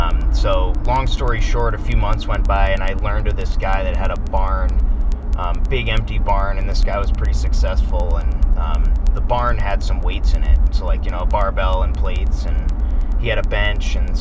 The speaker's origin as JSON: {"language": "English", "town": "Saco", "region": "Maine", "country": "United States", "tie": "born or raised there", "said": "I grew up here in Maine. Okay. Yeah, I grew up in Saco, and then I moved around, but I ended up coming back when I was 15."}